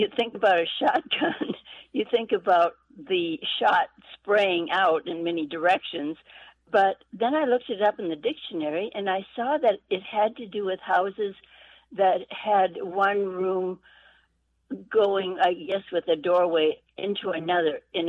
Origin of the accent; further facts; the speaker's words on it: Santee, California, United States; Hello, this is … I'm from Santee, California.